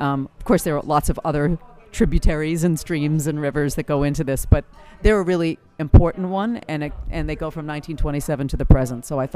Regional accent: Boston, Massachusetts, United States; now in Portland, United States; I'm from Boston originally.

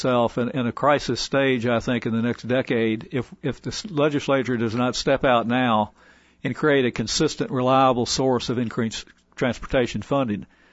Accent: Virginia, United States; like the area I grew up down in Southwest Virginia, where the growth is not nearly as rapid

